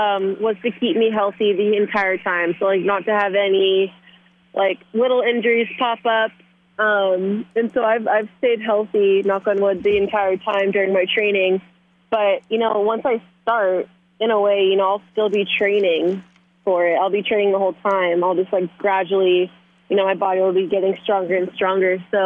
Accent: San Jose, California, United States; But at the time, I'm from San Jose. So at the time I was like, well, I kind of want them to be in Northern California.

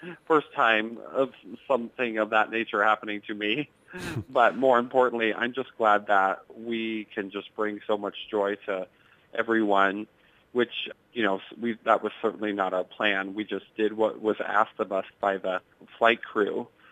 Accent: Wellman, Iowa, United States; had a life-changing experience because I was from Wellman, Iowa and had not been abroad before

